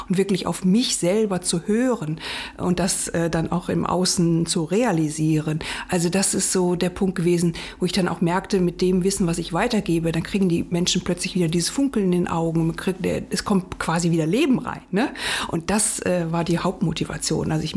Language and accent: German; Rhineland, Germany; now in Berlin, Germany; Also ich bin Rheinländerin, also ich komme vom Rhein an die Elbe, jetzt an die Spree und ich bin total naturverbunden.